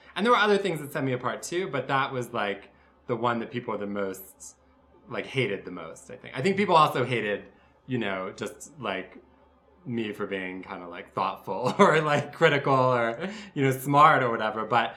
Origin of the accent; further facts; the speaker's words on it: Washington, District of Columbia, United States; I was born in Washington, D.C., you know, one of the most horrible places in the world, without a question. And I grew up in the suburbs in a sort of like assimilated Jewish professional family